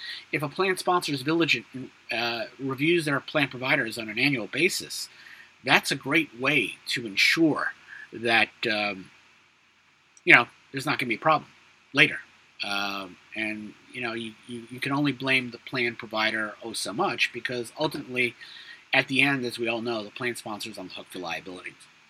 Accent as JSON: {"language": "English", "town": "Brooklyn", "region": "New York", "country": "United States", "tie": "born there", "said": "As I always say, I was born in Brooklyn."}